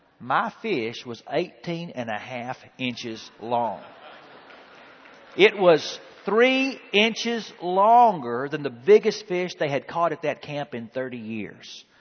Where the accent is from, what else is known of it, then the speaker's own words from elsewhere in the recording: Texas, United States; they'd been giving me a hard time all week long because I was from Texas. And so they had really been giving me a hard time about being from Texas and how little we know.